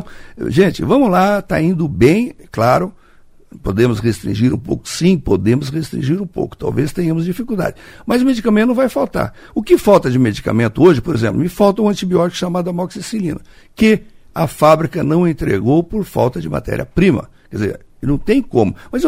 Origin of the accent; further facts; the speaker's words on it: Brazil; eu sou patriota, sou brasileiro, né?